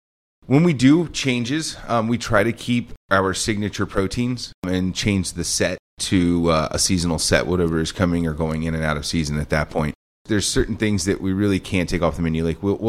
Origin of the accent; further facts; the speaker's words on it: the South, United States; I'm from the South. You know? We're from the land of pimento cheese.